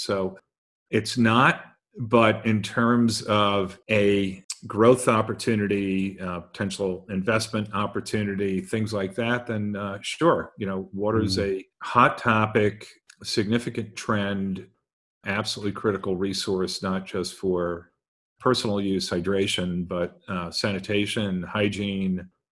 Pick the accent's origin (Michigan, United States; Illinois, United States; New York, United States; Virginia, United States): New York, United States; New York City; I grew up in New York City in Queens